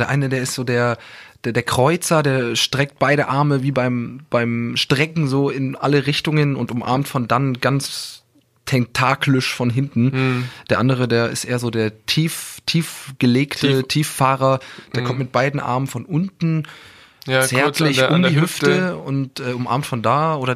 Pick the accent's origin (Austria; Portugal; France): France; now in Germany; Halb Franzose. Ich bin ja Franzose